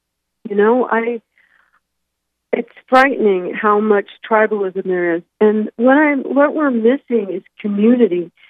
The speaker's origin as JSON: {"language": "English", "country": "United States", "said": "I feel so rooted as an American and treasure all of those things that are quintessentially American"}